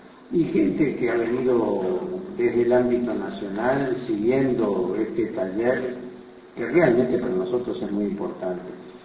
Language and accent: Spanish; Uruguay; Lo digo como uruguayo, lo digo como arquitecto